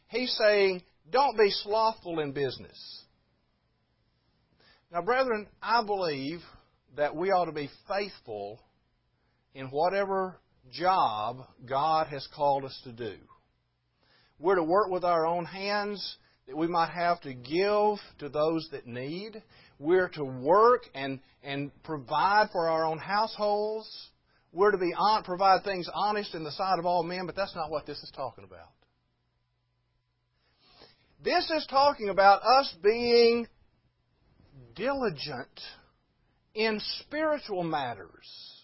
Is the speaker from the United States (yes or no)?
yes; Alabama, United States; I'm from Alabama, so I have a hard time saying some of these names.